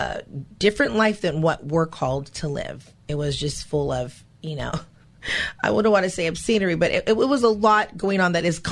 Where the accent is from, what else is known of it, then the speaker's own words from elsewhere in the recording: Hollywood, California, United States; born there; That came out of, again, I was born in Hollywood.